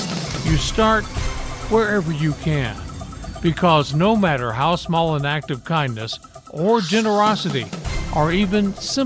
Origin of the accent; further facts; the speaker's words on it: Memphis, Tennessee, United States; I grew up in Memphis, Tennessee, where a snowstorm was not unheard of, but it was unusual.